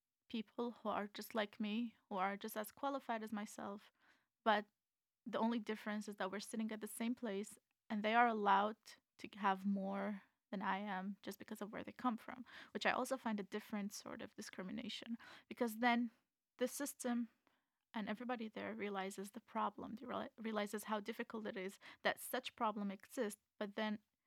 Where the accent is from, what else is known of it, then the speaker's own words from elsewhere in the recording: Iraq; because I'm a refugee from Iraq